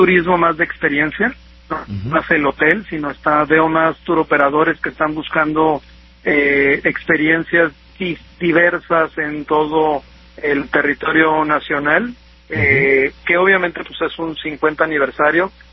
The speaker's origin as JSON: {"language": "Spanish", "town": "Tijuana", "region": "Baja California", "country": "Mexico", "said": "allá en Tierra Bendita, allá es mi tierra, Javier, allá. Uh-huh. Tijuana"}